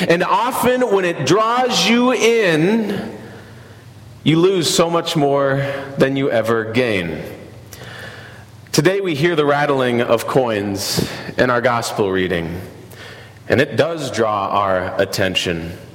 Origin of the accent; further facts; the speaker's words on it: Lake Ozark, Missouri, United States; Growing up in Lake Ozark, Missouri, our church was right up the way from the Bagnell Dam Strip.